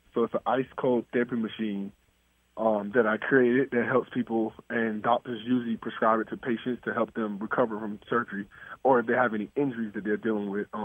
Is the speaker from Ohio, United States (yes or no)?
no; West Palm Beach, Florida, United States; I'm from West Palm Beach, Florida, born and raised